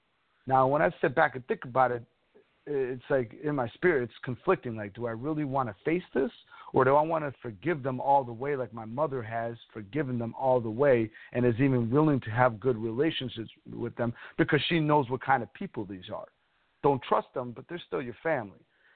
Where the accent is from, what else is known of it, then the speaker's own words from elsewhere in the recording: Chicago, Illinois, United States; now in Tampa, United States; I'm from Chicago, and I moved away. I live in Tampa, Florida now, and kind of by myself.